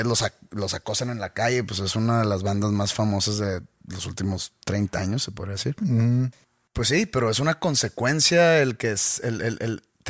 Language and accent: Spanish; Sweden; Spanish is a second language; moved away as an adult; now in Mexico; Soy sueco. Me vine aquí a vivir a México porque me casé con una mexicana